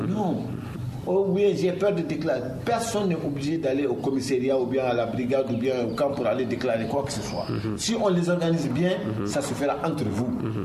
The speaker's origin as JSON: {"language": "French", "country": "Mali", "said": "en tant que Malien et patriote"}